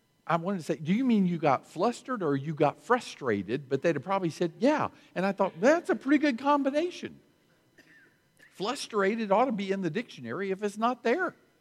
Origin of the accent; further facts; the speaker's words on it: the South, United States; and I'm from the South. I grew up in the South, but in Mississippi, they're deep South, and they have expressions that I'd never heard before.